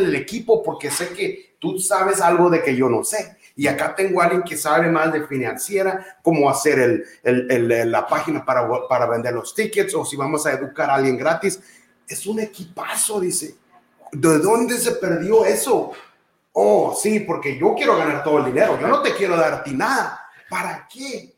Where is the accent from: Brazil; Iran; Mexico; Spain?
Brazil; yo también soy de Brasil y estoy casado con una mexicana.